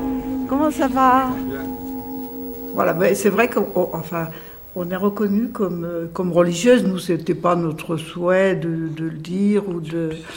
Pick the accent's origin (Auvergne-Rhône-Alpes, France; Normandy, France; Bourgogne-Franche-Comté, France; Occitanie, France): Auvergne-Rhône-Alpes, France; Dompierre-sur-Veyle; born there; à Dompierre-sur-Velle, une petite... un petit village près de Bourg-en-Bresse. Je suis née dans une famille de 7 enfants. J'étais la 4e, l'aînée des 4 petits à l'époque. Et voilà, une famille chrétienne, engagée